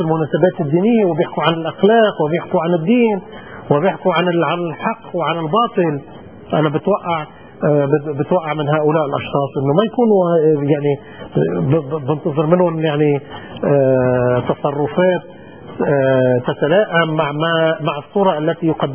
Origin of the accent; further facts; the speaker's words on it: Lebanon; وسوف يذهب سوف نذهب جميعا يعني كلبنانيين سوف نكون على موعد 16 شهر مع بدء أعمال هذه المحكمة